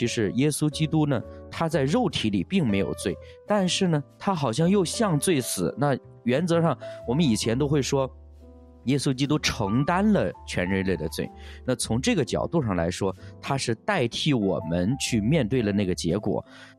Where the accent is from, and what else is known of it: China